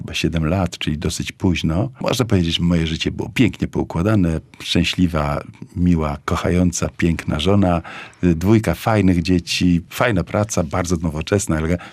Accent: Warmian-Masurian Voivodeship, Poland; ja pochodzę z takiej wsi niedaleko tutaj Elbląga

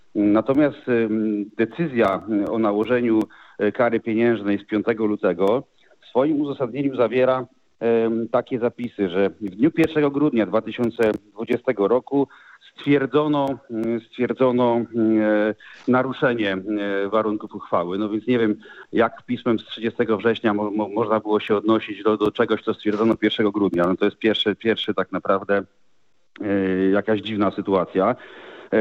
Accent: Gdańsk, Pomeranian Voivodeship, Poland; jestem gdańszczaninem i choć w czasach, kiedy rodziła się Solidarność, byłem jeszcze dosyć młody, ale jednak w jakiś tam sposób towarzyszyły mi te wydarzenia.

